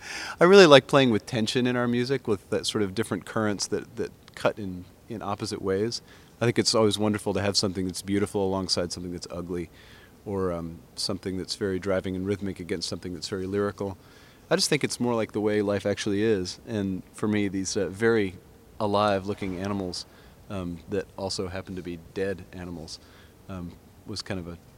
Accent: Southeast, United States; Although, you know, for me, I'm not from here. I lived here for a long time, and I'm from the Southeast in general.

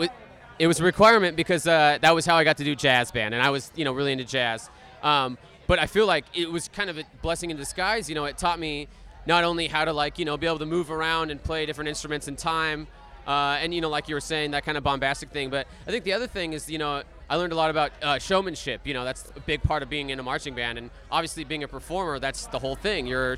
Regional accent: Seattle, Washington, United States; I grew up in Seattle, so I was listening to a lot of stuff that was very songwriter-driven, you know, indie pop at the time and stuff like that.

